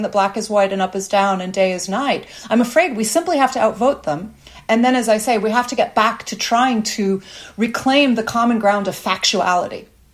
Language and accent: English; United States; now in abroad; As an American who lives abroad, I'm going to think that this has massive consequences for everyone.